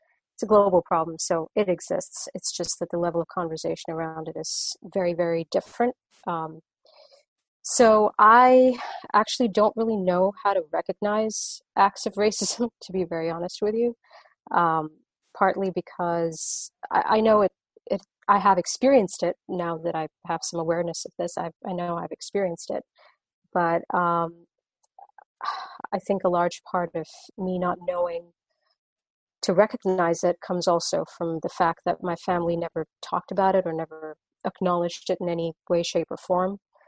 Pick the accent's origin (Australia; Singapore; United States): Singapore; I'm from Singapore, like I mentioned before